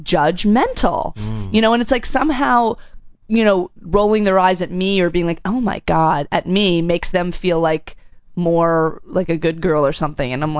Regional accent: Boston, Massachusetts, United States; Yeah, I mean, I grew up in Boston, which is highly Catholic

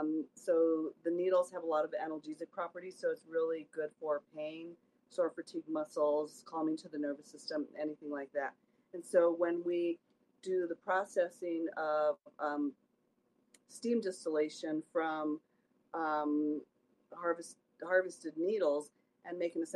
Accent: Taos, New Mexico, United States; now in Santa Fe, United States; So here in northern New Mexico, we're at about 7,000 feet in Santa Fe. I'm originally from Taos

